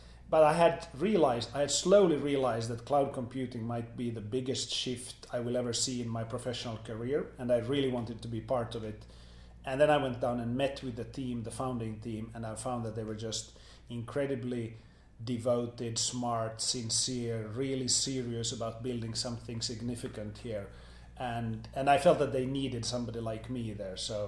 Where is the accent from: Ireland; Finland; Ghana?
Finland; moved away as an adult; now in United States; I'm originally from Finland, from where I moved to Silicon Valley in 2003 with my family.